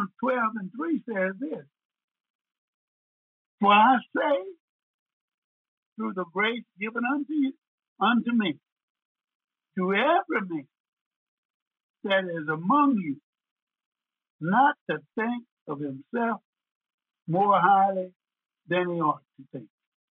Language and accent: English; Mississippi, United States; when I grew up in Mississippi, back in 1933 when I was born